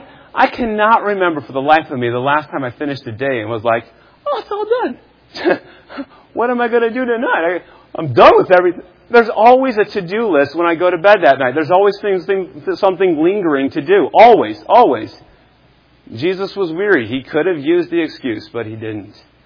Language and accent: English; Kansas, United States; I'm from Kansas commuting